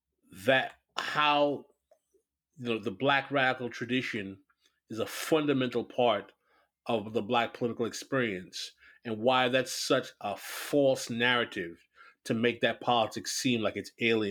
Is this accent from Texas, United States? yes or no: no; New York, United States; now in Miami, United States; Yeah, I'm originally from the Northeast, so I'm from New York, and I went to law school in Boston. So I live in Miami now